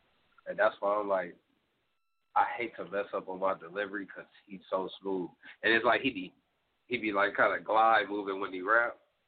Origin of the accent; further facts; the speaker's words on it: Harvey, Illinois, United States; also born or lived in Chicago; Well, I'm from Harvey, Illinois. You know what I'm saying? That's like in the deep hundreds of Chicago. Slummed out. And then I moved to the project with my big brother down in the low end of Chicago